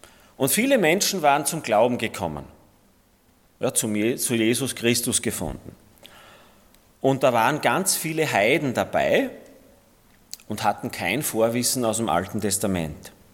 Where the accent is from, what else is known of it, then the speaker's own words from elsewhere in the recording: Styria, Austria; wir sind in Österreich, wir sind in der Steiermark, wir sind Steirer mit verschiedenen Wurzeln vielleicht